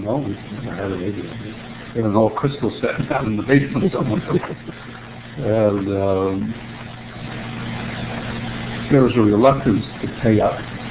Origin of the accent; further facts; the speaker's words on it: Montreal, Quebec, Canada; When I was a kid growing up in Montreal, if you had a radio, you had to have a license for it.